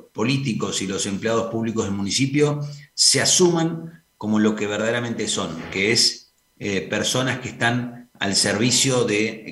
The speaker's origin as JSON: {"language": "Spanish", "country": "Argentina", "said": "mostrar que somos muchos los argentinos que queremos capitalizar todos los aprendizajes de todos estos años"}